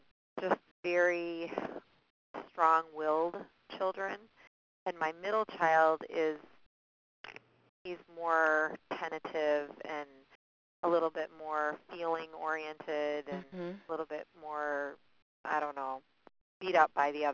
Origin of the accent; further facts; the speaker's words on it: Rockford, Michigan, United States; from Rockford, Michigan.